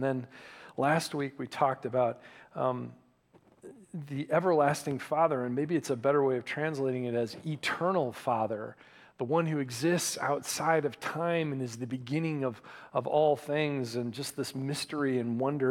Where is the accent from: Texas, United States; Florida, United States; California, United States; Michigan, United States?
Michigan, United States; In my hometown in Michigan, there was a local high school that had an annual Christmas concert